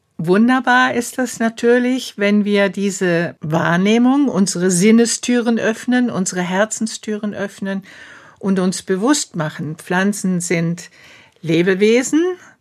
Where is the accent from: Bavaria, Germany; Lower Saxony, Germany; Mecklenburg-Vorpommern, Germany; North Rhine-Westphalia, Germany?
Bavaria, Germany; Murnau; Ich komme aus Murnau, da haben wir ein großes Moorgebiet.